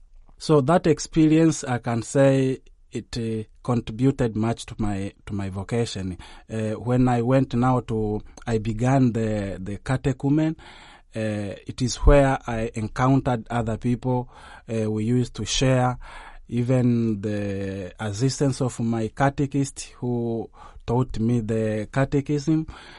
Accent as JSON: {"language": "English", "region": "Mwanza", "country": "Tanzania", "second_language": "English", "lives_now": "Rome, Italy", "said": "I'm a seminarian from the Archdiocese of Mwanza in Tanzania."}